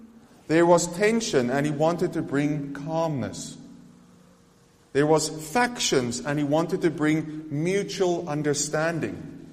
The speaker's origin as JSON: {"language": "English", "country": "South Africa", "said": "As I come from South Africa, I am different being in this context."}